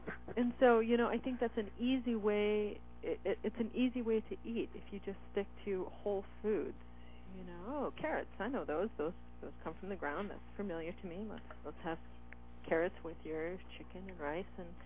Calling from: Seattle, Washington, United States; I mean, I'm speaking from Seattle, and so I realize that that's not, most people around the country do not have the luxury that we have here.

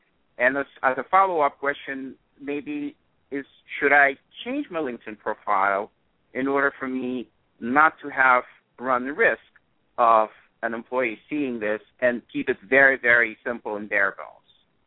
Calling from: New York, United States; I am calling from New York.

